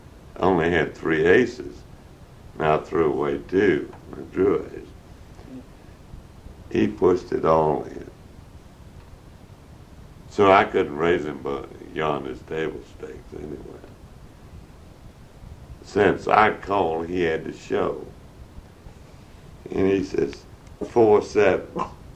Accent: United States; But being American and... I watched every move, actually, because I was in a strange land.

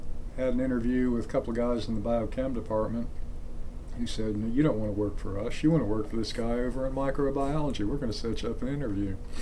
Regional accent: Salem, Ohio, United States; also born or lived in Sewickley; We actually lived in Ohio, in Salem, Ohio. So that's where I grew up.

